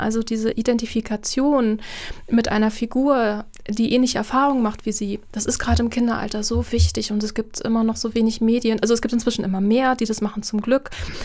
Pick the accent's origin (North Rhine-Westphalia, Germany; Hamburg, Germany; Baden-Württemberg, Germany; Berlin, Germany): Berlin, Germany; Also ich bin auch in Berlin-Neukölln zur Schule gegangen.